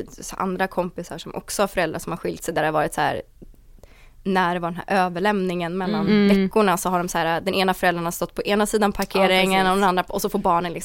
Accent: Österåker, Stockholm County, Sweden; born or raised there

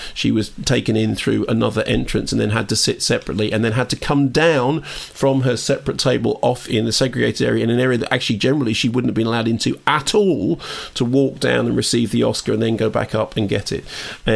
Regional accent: Finchley, London, United Kingdom; I grew up in Finchley.

